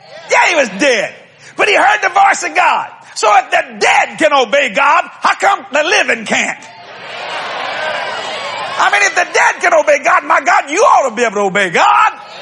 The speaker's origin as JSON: {"language": "English", "town": "New Orleans", "region": "Louisiana", "country": "United States", "said": "I mean, we're from New Orleans, Louisiana, years ago."}